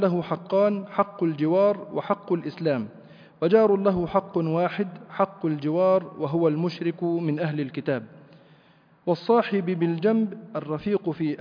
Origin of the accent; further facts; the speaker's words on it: Egypt; لأن مثلا يحدث أحيانا عندنا في مصر وفي بعض البلاد الأخرى يحكم الأعراف